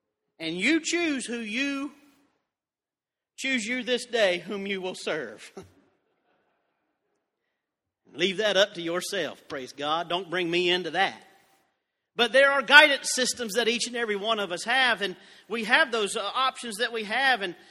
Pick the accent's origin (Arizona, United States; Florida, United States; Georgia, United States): Georgia, United States; but I'm from Georgia and I say y'all, praise the Lord.